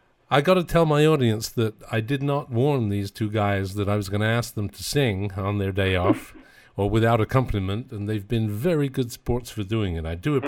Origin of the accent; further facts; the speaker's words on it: England, United Kingdom; I grew up in England